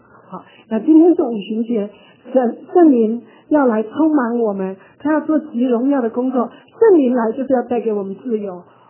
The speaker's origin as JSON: {"language": "Chinese", "country": "China", "said": "因为我们中国人的传统那个环境的塑造，使我们就是不会自由的表达爱"}